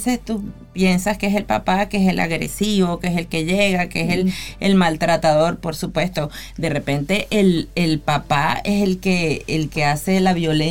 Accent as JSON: {"language": "Spanish", "country": "Venezuela", "said": "Yo soy de Venezuela, por eso digo que..."}